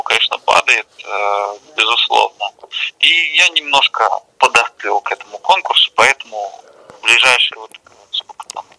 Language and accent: Russian; Mogilev, Mogilev Region, Belarus; Конечно, в родном городе это чаще случается